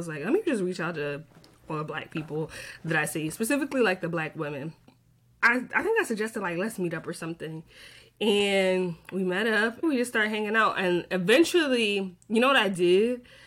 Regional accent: United States; I think actually because Barfina is from Turkey, I am from the United States.

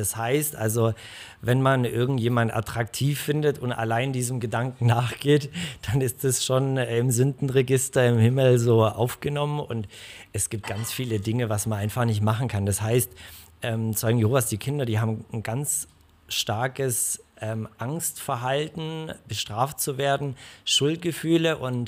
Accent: Leonberg, Baden-Württemberg, Germany; Ich bin in Leonberg geboren und in Leonberg aufgewachsen.

